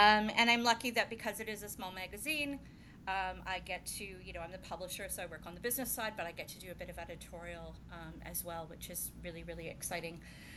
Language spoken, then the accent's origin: English; Edmonton, Alberta, Canada; I grew up in Edmonton, and I studied journalism.